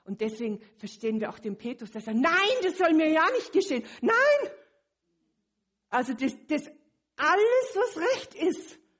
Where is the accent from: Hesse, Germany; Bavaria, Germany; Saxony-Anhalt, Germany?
Bavaria, Germany; Munich; wo ich noch als Kind in München aufgewachsen bin